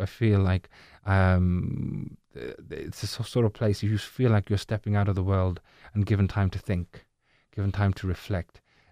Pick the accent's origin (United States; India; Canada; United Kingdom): United Kingdom; Birmingham, West Midlands; born there; I was born in Birmingham, so my accent was a little bit different then.